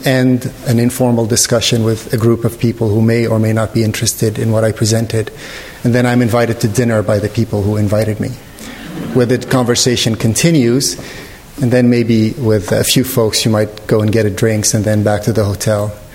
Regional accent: Lebanon; now in United States; I grew up in Lebanon. I grew up during the years of the Lebanese hot wars, which are ongoing, it seems, maybe. But I left Lebanon in 1984 to come to the United States, and stayed in the United States

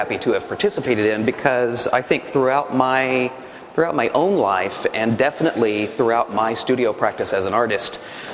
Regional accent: Texas, United States; me to wake up every morning as a man, as a white man, as a gay white man, as a gay white male artist, as a Texan, as an American?

